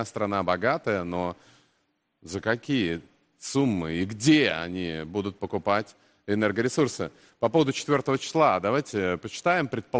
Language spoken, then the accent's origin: Russian; Vladivostok, Primorsky Krai, Russia; Потому что я из Владивостока и родился там.